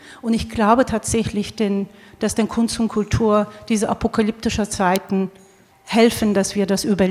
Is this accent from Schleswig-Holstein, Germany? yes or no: no; Berlin, Germany; Berlin ist meine Heimatstadt. Ich fühle mich sehr wohl hier